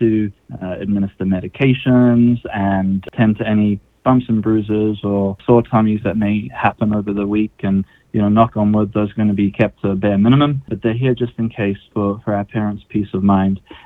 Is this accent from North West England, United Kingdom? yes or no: no; London, United Kingdom; moved away as an adult; now in United States; I'm not from the U.S. originally. I'm actually from London, England. And coming to the U.S. as a J-1 visa participant in my early 20s